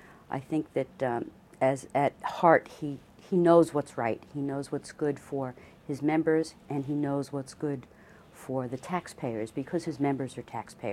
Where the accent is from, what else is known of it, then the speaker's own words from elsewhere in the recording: Long Island, New York, United States; when you're back on Long Island, which is, of course, Danny's hometown and my hometown